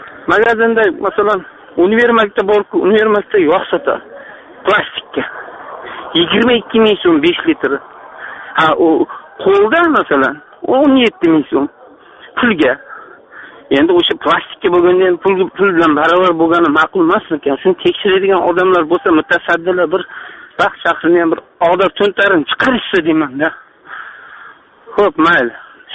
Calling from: Sayxunobod, Sirdaryo Region, Uzbekistan; Men Sirdaryo viloyati Sayxunoboddanman

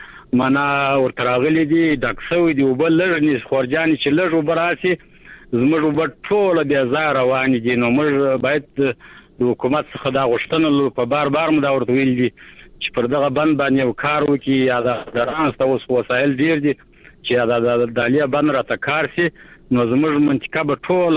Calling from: Kandahar, Afghanistan; د شایسته کندار د ارغنداب ولسوالۍ څخه د ټلیفون

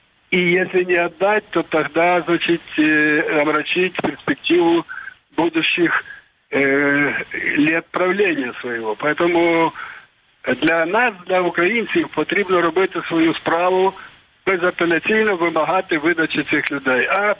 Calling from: Luhansk Oblast, Ukraine; Луганская область.

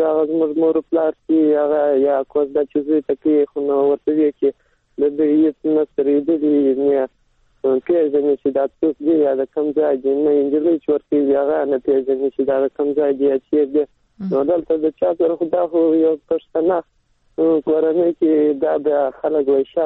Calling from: Helmand, Afghanistan; او سامان د هلمند سره

